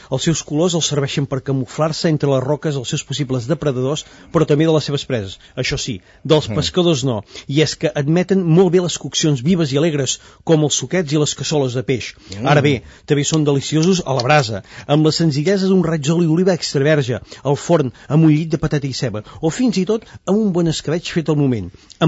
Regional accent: Catalonia, Spain; Jo que sóc de la Garrotxa

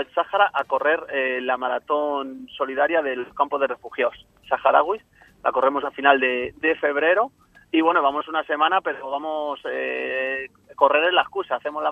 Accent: Madrid, Community of Madrid, Spain; nosotros somos aquí de Villaverde, que en la zona sur está Villaverde, San Cristóbal, que es donde soy yo

